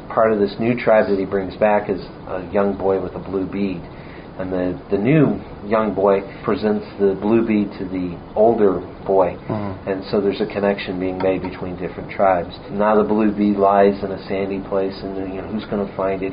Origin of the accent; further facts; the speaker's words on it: St. Louis, Missouri, United States; So I grew up here in San Luis, was in North County.